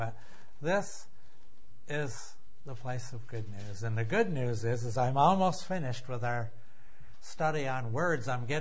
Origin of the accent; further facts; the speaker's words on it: Vermont, United States; I'm from Vermont. I can handle it." You people in New Hampshire, maybe, I don't know, maybe you learned a different way, but that's how we think.